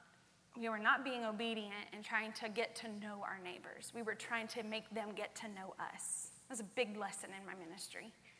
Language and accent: English; Arkansas, United States; I grew up in a really small town in Arkansas. I lost my accent. You can judge me later. This small town had two stoplights.